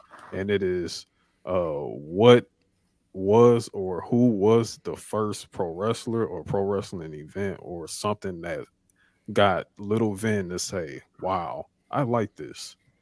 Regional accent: New York, United States; So we were originally from New York.

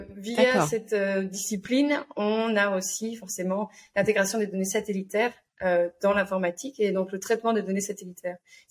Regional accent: Liège, Wallonia, Belgium; moved away as an adult; now in Munich, Germany; J'ai 30 ans. Je suis belge d'origine. Je viens de Liège. Et j'ai déménagé il y a 4 ans à Munich, dans le sud de l'Allemagne

